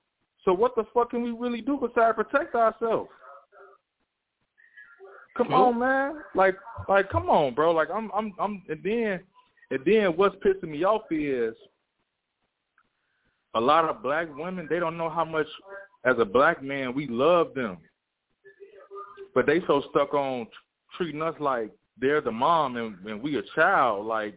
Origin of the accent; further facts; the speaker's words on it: Chicago, Illinois, United States; now in California, United States; I'm from Chicago, a.k.a. Chirac. You know what I'm saying? Okay. But I'm in Cali right now.